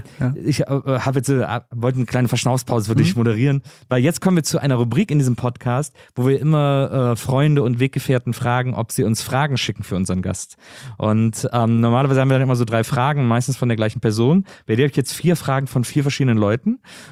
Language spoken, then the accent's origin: German; Rhineland, Germany; ich bin ja im Rheinland aufgewachsen.